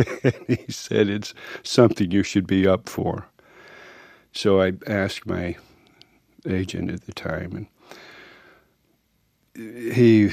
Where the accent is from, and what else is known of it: Georgia, United States